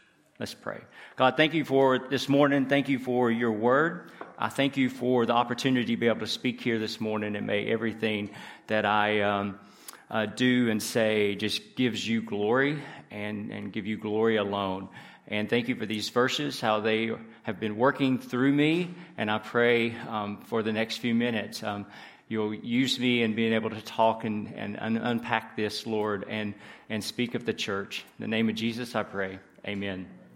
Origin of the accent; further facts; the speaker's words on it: Tennessee, United States; accent: Southern; you probably can tell from my accent. So I'm from the South, and mostly proud of it, from being East Tennessee and in the mountains.